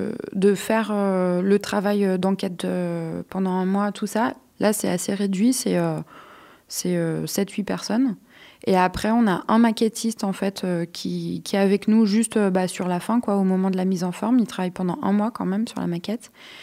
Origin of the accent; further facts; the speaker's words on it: Lyon, Auvergne-Rhône-Alpes, France; moi, je suis de Lyon.